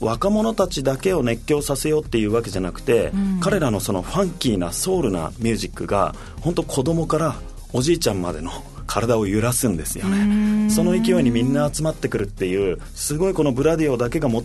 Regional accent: Tokyo, Japan; もう僕ら東京人にとってはね

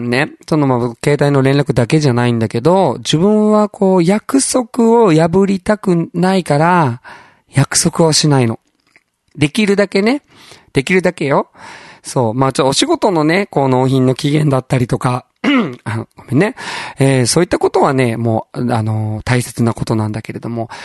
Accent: Aichi, Japan; also born or lived in Tokyo; now in Okinawa, Japan; 僕もともと愛知県出身で東京にいて、東京時代がね、特にそうだったんだけれども、で、まあ、沖縄来てからね

